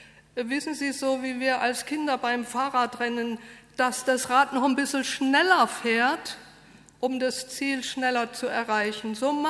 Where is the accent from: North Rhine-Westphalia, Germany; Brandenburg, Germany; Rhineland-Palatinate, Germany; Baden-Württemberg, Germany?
Baden-Württemberg, Germany; Heidelberg; born there; ich bin in Heidelberg geboren. Nein, mein Herz habe ich dort nicht verloren, aber … das passt irgendwie gut zusammen.